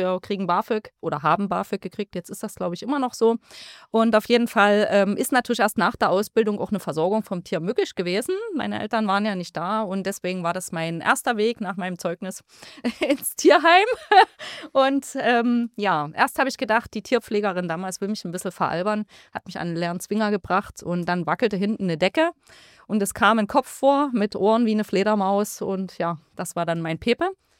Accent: Saxony, Germany; Also ich komme aus dem Zittauer Gebirge

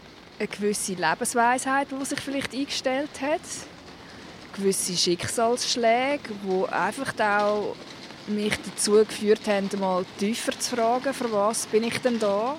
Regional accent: Lucerne, Switzerland; Ich bin in der Agglomeration aufgewachsen, ja. Aber schon immer das Herz in Luzern gehabt.

